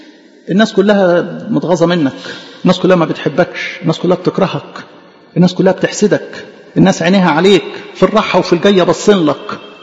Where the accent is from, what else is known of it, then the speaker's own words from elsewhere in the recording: Egypt; احنا جوانا متربيين كمصريين